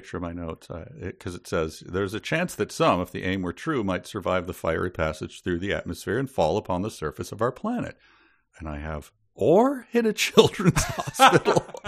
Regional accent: Minneapolis, Minnesota, United States; I guess it's like taking the road trip from I'll use my hometown of Minneapolis to Florida

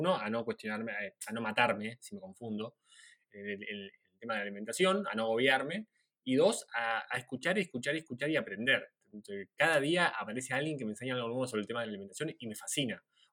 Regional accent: Argentina; moved away; Yo cuando salí de Argentina, o sea, nunca en mi vida pensaba comer vegetariano

